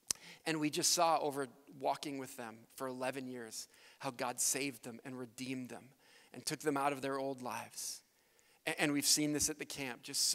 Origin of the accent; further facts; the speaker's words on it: Canada; When I was young, growing up in Canada, the best thing about summer for me was when the ice cream truck came through my neighborhood.